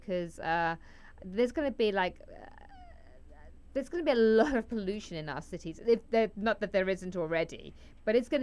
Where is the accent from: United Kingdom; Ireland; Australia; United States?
United Kingdom; London; and I grew up in London, and like, and I've been to many cities